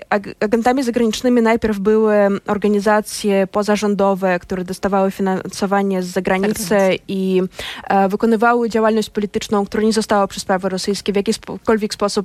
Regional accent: Russia; Polish is a second language; Jestem Rosjanką, ale, prawda, to za każdym razem trzeba mówić.

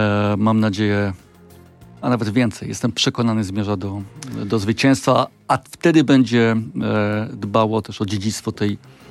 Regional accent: Kraków, Lesser Poland, Poland; Ja jestem z Krakowa

